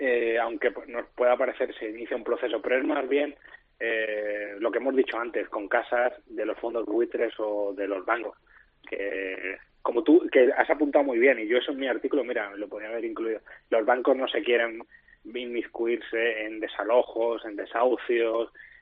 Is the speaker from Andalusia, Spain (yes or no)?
yes; Torremolinos, Andalusia, Spain; Yo soy de Torremolinos